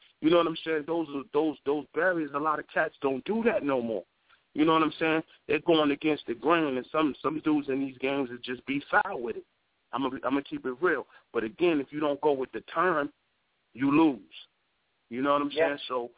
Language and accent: English; Brooklyn, New York, United States; And I'm from Brooklyn, Flatbush. But I used to hang out in Rochdale and all that.